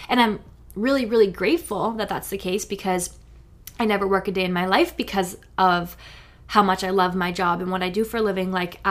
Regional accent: New Hampshire, United States; I have been to New York City a fair amount just because I grew up in New Hampshire, so it was never too far away

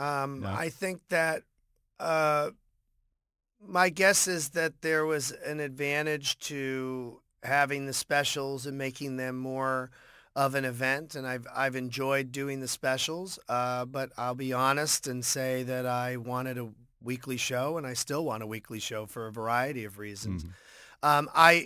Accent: Boston, Massachusetts, United States; maybe growing up in Boston or just the political family I grew up

